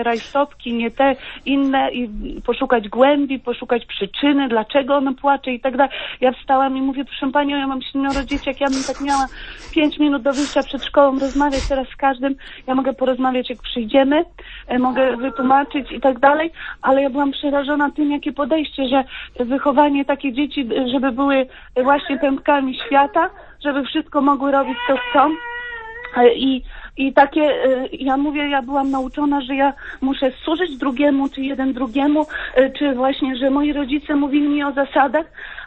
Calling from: Gdynia, Pomeranian Voivodeship, Poland

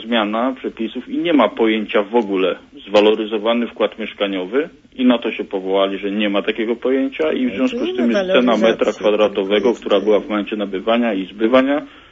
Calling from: Szczecin, West Pomeranian Voivodeship, Poland; U nas już, że tak powiem, w Szczecinie, bo ja z Polski dzwonię

